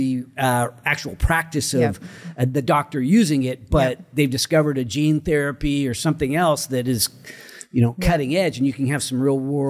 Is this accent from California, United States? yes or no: yes; California, United States; So it's Oak Park, and I'm from Placer County, so I'm not driving in and around this area all the time